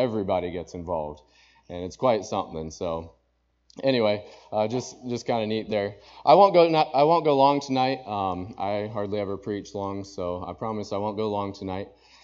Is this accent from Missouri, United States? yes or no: yes; Missouri, United States; kind of like where I grew up over in Missouri, the northeast corner of Missouri near Hannibal, with the fields and the cows and everything